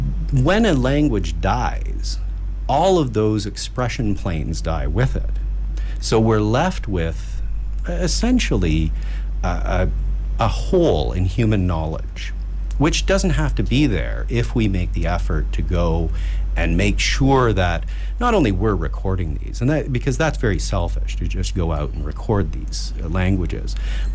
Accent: Canada; Does the I'm Canadian, so I want to end every sentence with A, right?

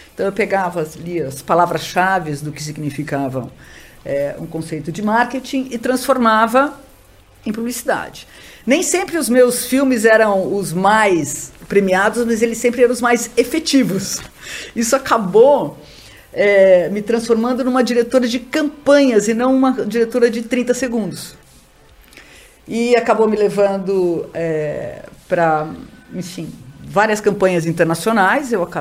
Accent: Mato Grosso, Brazil; also born or lived in Campinas; a família da minha mãe são de fazendeiros do Mato Grosso. Então, eu passei a infância e a adolescência em fazendas bem rústicas no Mato Grosso.

